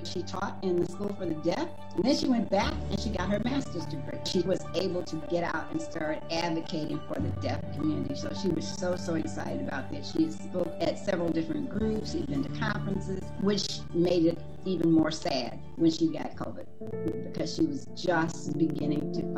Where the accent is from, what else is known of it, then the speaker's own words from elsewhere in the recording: Michigan, United States; now in Ocoee, United States; I'm originally from Michigan. In our family, we had four brothers.